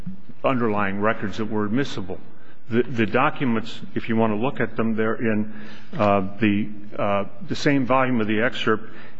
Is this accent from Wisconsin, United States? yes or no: no; Phoenix, Arizona, United States; As I told you, I'm from Phoenix, Arizona.